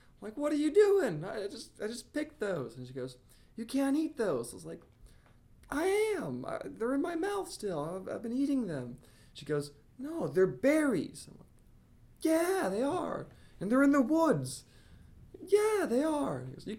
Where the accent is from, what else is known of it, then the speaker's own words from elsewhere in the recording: Blacksburg, Virginia, United States; born and raised in Blacksburg. I love this part of the world.